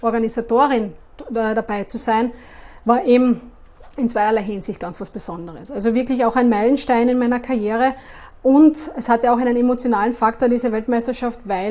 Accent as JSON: {"language": "German", "town": "Klagenfurt", "region": "Carinthia", "country": "Austria", "said": "Ich komme ja aus Klagenfurt und ist vielleicht ein bisschen mehr Natur und See"}